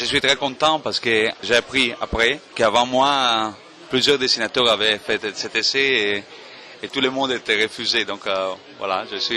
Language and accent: French; Italy; French is a second language; car je suis italien, comme vous entendez